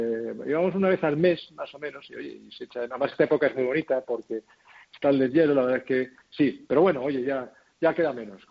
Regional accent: Madrid, Community of Madrid, Spain; born there; nací en Madrid hace ya 50 años, sigo viviendo aquí

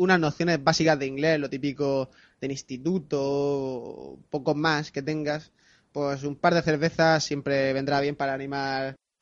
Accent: Spain; Nosotros como somos españoles

